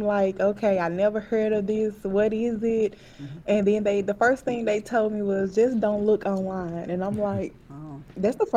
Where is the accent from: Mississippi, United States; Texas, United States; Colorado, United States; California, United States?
Mississippi, United States; So, yes, I am from Mississippi, and of course, Mississippi is on the later end of getting things around versus the rest of the world.